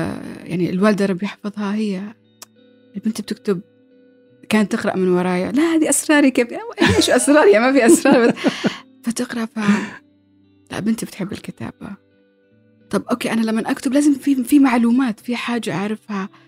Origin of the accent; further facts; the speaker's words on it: Abu Dhabi, United Arab Emirates; إماراتية وبكل فخر، وأنا أعتبر هي بلد الأول الإمارات.